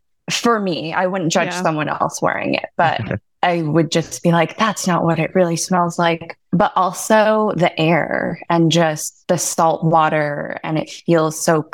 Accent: Hawaii, United States; also born or lived in Philippines; So I was born in Hawaii, and then we moved to the Philippines, where my mom is from. And then we had 1 year in Anaheim, where my grandparents live

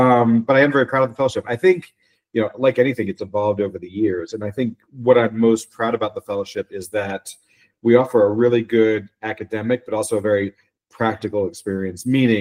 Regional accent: East Coast, United States; now in Denver, United States; No. I mean, I grew up on the East Coast. So, you know, my first time skiing was at Camelback Mountain in the Poconos of Pennsylvania.

